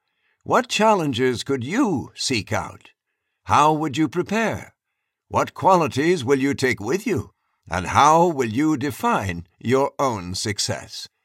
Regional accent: Harlem, New York, United States; As a young girl growing up in Harlem and New York, USA, I did not know that I would reach the North and South Poles in my 70s

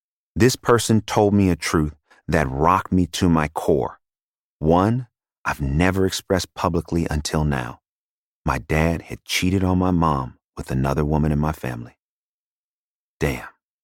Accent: Oakland, California, United States; I was raised in Oakland, California, by my mother, my grandmother, and my grandmother's seven sisters, my great aunts.

